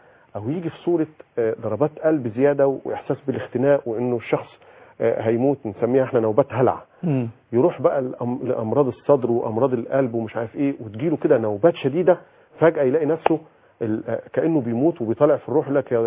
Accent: Egypt

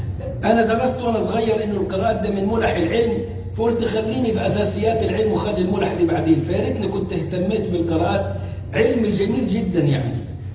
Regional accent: Egypt; واحنا عندنا في مصر بيقول لك ما تخلينا زي تونس احنا كمان

